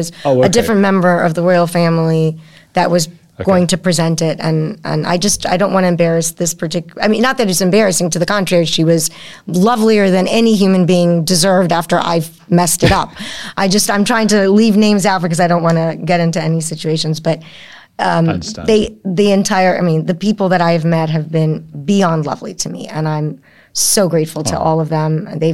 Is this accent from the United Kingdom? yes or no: yes; England, United Kingdom; I'm English.